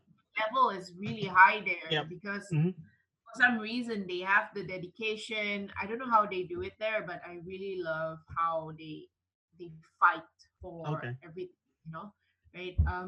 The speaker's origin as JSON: {"language": "English", "town": "Kota Kinabalu", "region": "Sabah", "country": "Malaysia", "tie": "born or raised there", "lives_now": "Kuala Lumpur, Malaysia", "said": "when I finished my degree, I went back to my hometown, which is Kota Kinabalu, Sabah. It's closer to Philippines there. Mm-hmm. Now I'm at West Malaysia, which is in KL."}